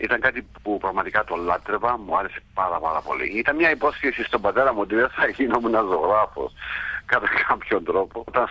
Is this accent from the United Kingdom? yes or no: no; Kyrenia District, Cyprus; also born or lived in Sydney, Australia; να καταλήξω στην Κύπρο. Είναι ο τόπος που ταυτίζομαι από όλες τις πλευρές. Είναι ο τόπος που έχω μεγαλώσει. Ο πατέρας με τα βνοάει, ο αγρός της Κερίνιας. Παρόλο που γεννήθηκα στο Σίδνεϊ και το αγαπάω, έχει αλλάξει πάρα πολύ για μένα.